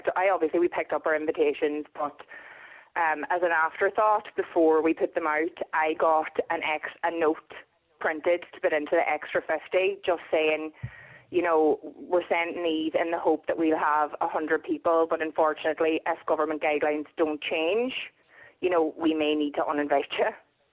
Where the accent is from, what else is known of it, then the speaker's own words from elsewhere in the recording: Ulster, Ireland; Well, we're from Donegal, so Donegal weddings are notoriously big.